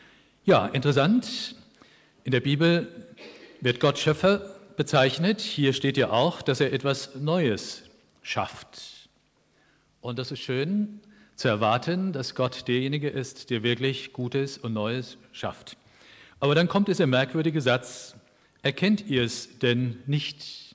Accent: Oberursel, Hesse, Germany; Ich stamme aus Oberursel im Taunus, da gibt es eine riesige Kirche, für mich riesig.

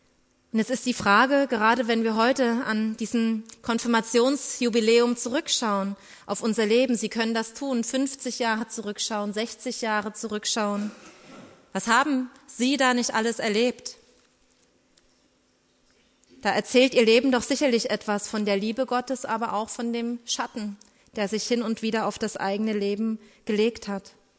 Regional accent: Radebeul, Saxony, Germany; Aber ich kann auch noch weiter zurückdenken, nämlich an meine Kindheit in Radebeul. Diese Stadt ist an der Elbe gelegen und diese Stadt verfügt auch über Weinberge.

